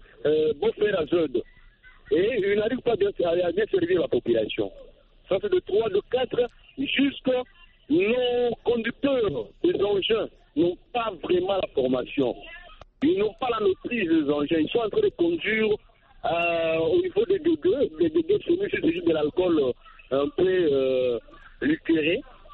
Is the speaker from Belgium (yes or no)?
no; DR Congo; chez nous en RDC